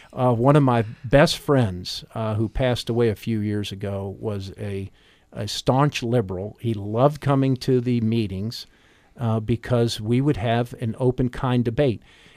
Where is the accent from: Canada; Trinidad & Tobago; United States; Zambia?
United States; Chesterfield County, Virginia; also born or lived in Washington, D.C.; the story goes, I was born in Washington, D.C., but raised outside of Richmond, Virginia. And in the late 60s, early 70s, we played Rebels Against the Yankees where I grew up. And in Chesterfield County, Virginia